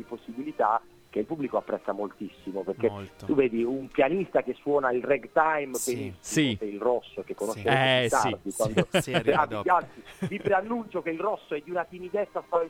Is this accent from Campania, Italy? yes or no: no; Bitonto, Apulia, Italy; io peraltro sono bitontino, sono nato a Bitonto